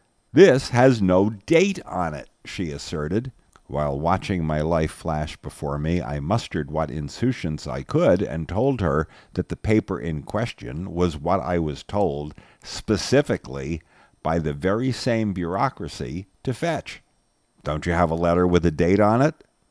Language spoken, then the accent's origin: English; New Jersey, United States; I knew it would when I read the announcement that my home state of New Jersey was instituting a digital driver's license.